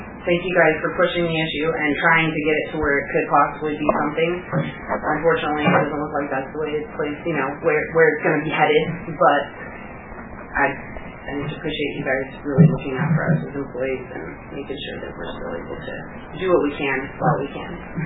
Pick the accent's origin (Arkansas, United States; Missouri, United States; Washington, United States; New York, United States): Washington, United States; North Bonneville; Where am I from? Yeah. I'm from North Bonneville, Washington.